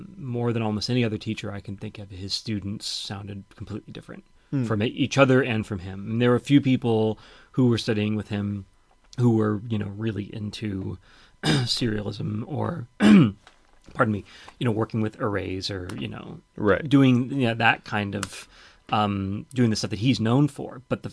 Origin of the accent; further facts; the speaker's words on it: Texas, United States; I was a guitarist, and I grew up playing like rock and roll and blues, and I grew up in Texas, and so I was, you know, very into the kind of classic rock Texas blues kind of thing